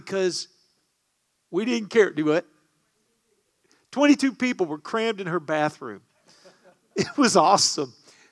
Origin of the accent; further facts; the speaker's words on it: Louisiana, United States; I grew up in Southwest Louisiana.